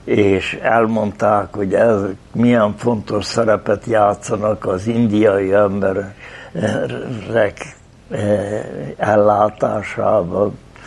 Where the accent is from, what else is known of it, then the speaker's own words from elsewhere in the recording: Hungary; now in Budapest, Hungary; Budapestre vidékről. Apám éppen mezőgazdasággal foglalkozó ember, gazdálkodó ember volt, és hát én ott nőttem föl